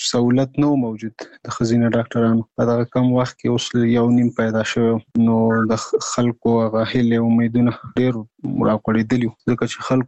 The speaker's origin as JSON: {"language": "Pashto", "region": "Nangarhar", "country": "Afghanistan", "lives_now": "Kabul, Afghanistan", "said": "زموږ کور په ننګرهار کې دی، زه په کابل کې یم،"}